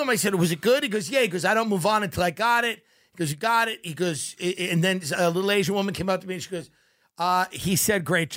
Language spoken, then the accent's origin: English; Ireland; That's the thing about being Irish, is not really expecting, like, people that I know that are really drunk on hope.